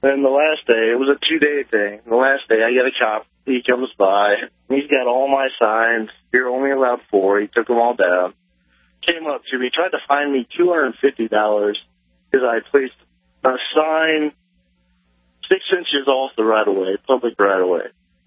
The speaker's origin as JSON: {"language": "English", "region": "Midwest", "country": "United States", "said": "I'm originally from the Midwest. It seems the South's a little, I don't know, overregulated in the laws."}